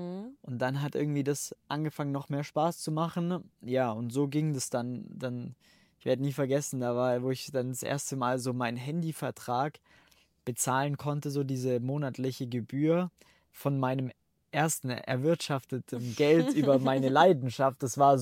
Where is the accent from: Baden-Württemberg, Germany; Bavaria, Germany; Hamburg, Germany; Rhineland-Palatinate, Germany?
Bavaria, Germany; Ich komme quasi ursprünglich aus dem Allgäu.